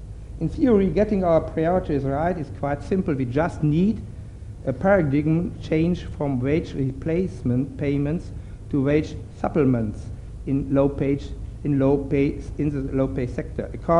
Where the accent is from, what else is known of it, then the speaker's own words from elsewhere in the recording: Dresden, Saxony, Germany; longer thousands of miles away in the Far East, but in our own backyard, less than 20 miles south of my hometown, Dresden.